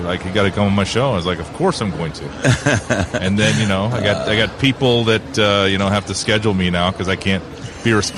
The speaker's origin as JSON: {"language": "English", "region": "Iowa", "country": "United States", "tie": "born or raised there", "said": "especially when I'm in my home state of Iowa, and I'd give a lot of speeches around the state."}